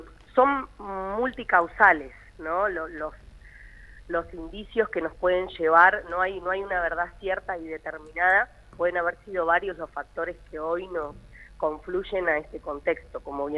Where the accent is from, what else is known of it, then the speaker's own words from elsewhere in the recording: San Antonio Oeste, Río Negro, Argentina; Bueno, yo particularmente soy de San Antonio